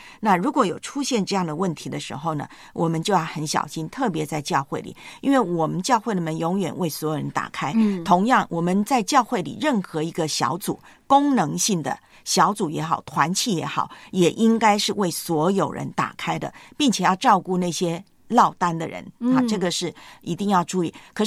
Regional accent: Taiwan; 我老家呢台湾教会啊有长辈

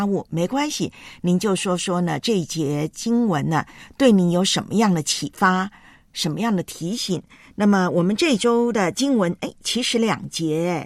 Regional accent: Taiwan; 我煮台湾我的家乡好菜给你

